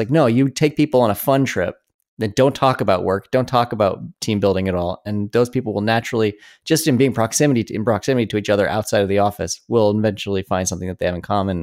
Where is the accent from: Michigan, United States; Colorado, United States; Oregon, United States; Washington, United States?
Colorado, United States; okay, I'm from Colorado. I grew up skiing and snowboarding.